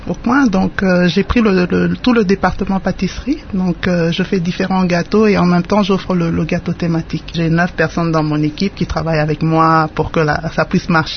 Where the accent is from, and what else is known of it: DR Congo